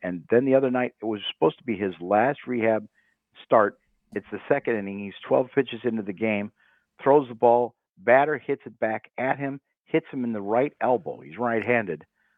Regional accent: Beloit, Wisconsin, United States; You know, in my hometown of Beloit

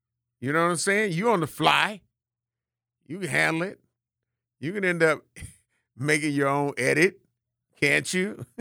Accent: Milwaukee, Wisconsin, United States; I'm from Milwaukee, born and raised.

